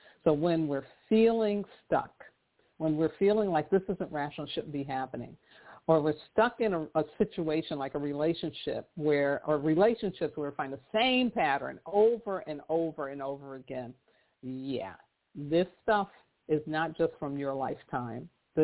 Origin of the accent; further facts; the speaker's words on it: New York City, New York, United States; because, you know, I grew up in New York City, so I know.